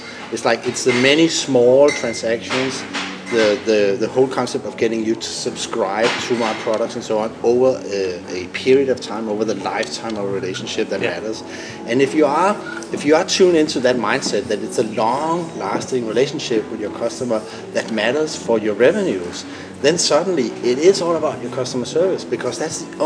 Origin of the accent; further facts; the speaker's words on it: Denmark; accent: Danish; English is a second language; now in San Francisco, United States; We are originally a Danish company, thus my funny accent.